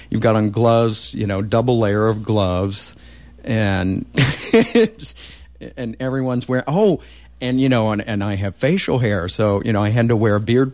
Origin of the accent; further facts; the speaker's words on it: Moorfield, West Virginia, United States; when I was growing up, there was a film. They made a film about my hometown.